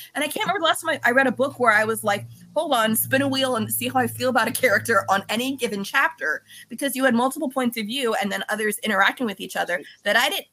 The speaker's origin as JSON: {"language": "English", "region": "California", "country": "United States", "tie": "born or raised there", "said": "I grew up in California, but my family's from Pennsylvania"}